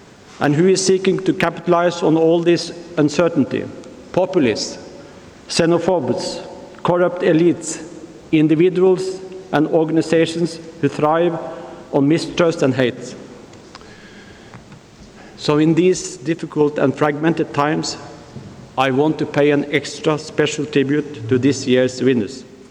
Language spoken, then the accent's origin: English; Norway; as you know, I am from Norway.